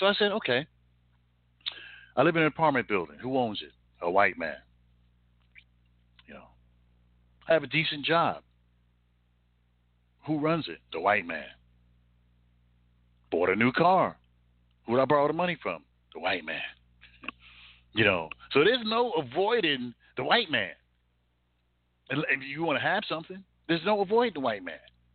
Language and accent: English; Jersey City, New Jersey, United States; I grew up in Jersey City, for example.